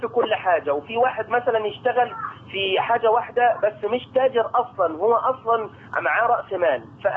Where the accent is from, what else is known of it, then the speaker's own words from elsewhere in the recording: Luxor, Luxor Governorate, Egypt; انا من الاقصر.